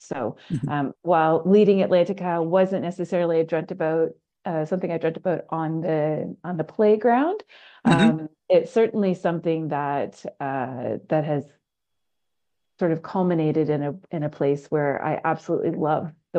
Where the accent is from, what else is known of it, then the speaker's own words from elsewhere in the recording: Saint John, New Brunswick, Canada; I'm from New Brunswick. I grew up in St. John